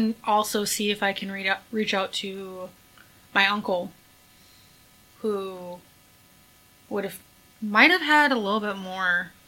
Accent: Wisconsin, United States; She wasn't in Illinois. I'm from Wisconsin.

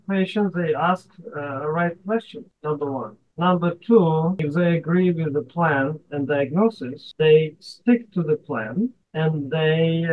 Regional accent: Ukraine; moved away as an adult; now in United States; But briefly, I am originally from Ukraine. I graduated in a medical school, from medical school there in 1989.

